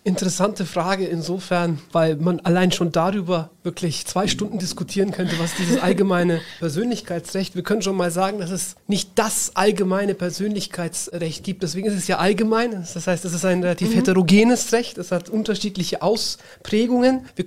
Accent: Nuremberg, Bavaria, Germany; born there; Ich bin in Nürnberg geboren

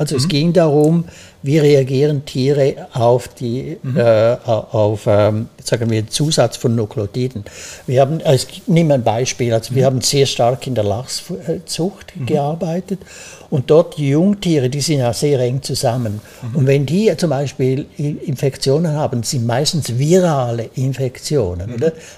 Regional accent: Switzerland; Also wie man sicher aus der Sprache hört, ich bin Schweizer.

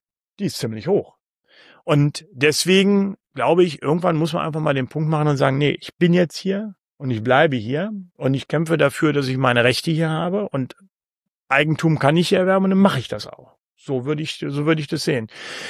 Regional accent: Hanover, Lower Saxony, Germany; born there; Also als gebürtigen Hannoveraner weiß ich natürlich, Miesburg ist ein Stadtteil von Hannover.

